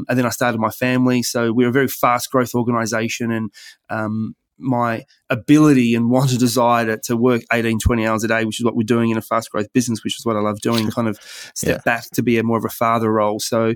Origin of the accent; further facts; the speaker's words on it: Perth, Western Australia, Australia; I've relocated here in December, so I've been here now 6 months. Perth is my hometown.